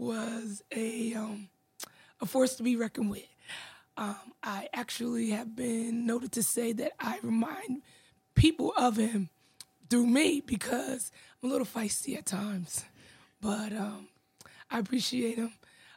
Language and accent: English; New Haven, Connecticut, United States; Born and raised in New Haven. I have my mom and dad were from North Carolina, but migrated here 50 plus years ago.